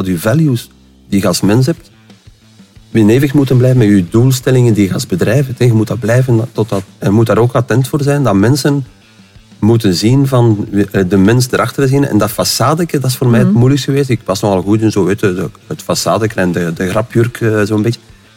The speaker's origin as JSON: {"language": "Dutch", "town": "Aalst", "region": "Flanders", "country": "Belgium", "said": "Ik heb een redelijk aparte manier van humor als Aalstenaar."}